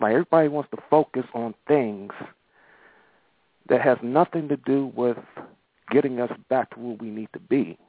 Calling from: Pittsburgh, Pennsylvania, United States; from Pittsburgh.

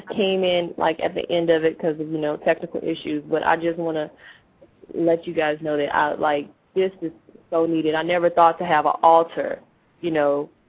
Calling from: Houston, Texas, United States; I'm calling from Houston

